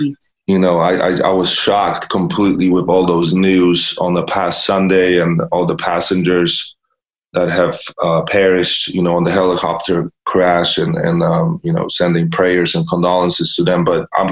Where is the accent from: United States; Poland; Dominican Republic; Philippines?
Poland; I grew up in Poland